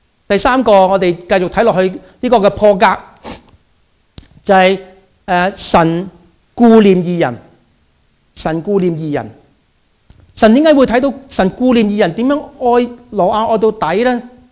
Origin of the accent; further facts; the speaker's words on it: Hong Kong; moved away; 就好似我嚟到香由香港嚟到嘅時候，我帶住香港嘅時間嚟到